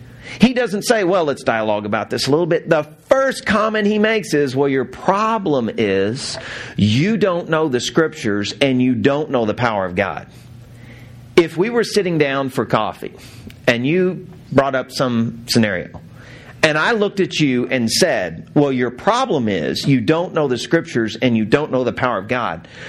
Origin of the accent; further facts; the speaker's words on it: the South, United States; Now, I grew up in the South, so we probably did it a little bit different than you.